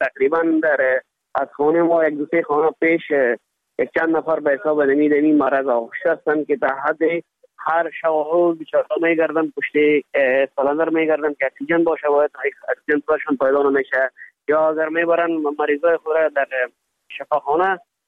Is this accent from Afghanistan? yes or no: yes; Afghanistan; moved away as an adult; now in India; ما خود یک مهاجر آمدیم از افغانستان به طرف هند آمدیم